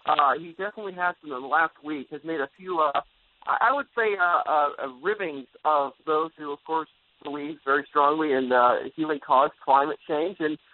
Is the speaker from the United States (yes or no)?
yes; California, United States; and I'm from California, so these kind of temperatures are pretty extreme for me.